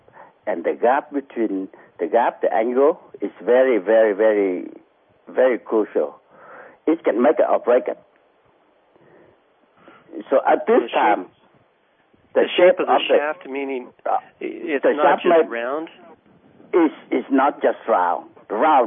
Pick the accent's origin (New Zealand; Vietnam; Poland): Vietnam; English is a second language; also born or lived in Houston / California / Mississippi; now in United States; I'm Vietnam.